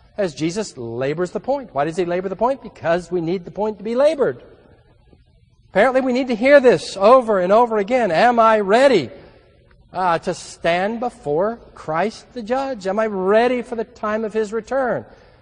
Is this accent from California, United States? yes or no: yes; California, United States; I remember a number of the young people from the youth group that I grew up in back in Southern California.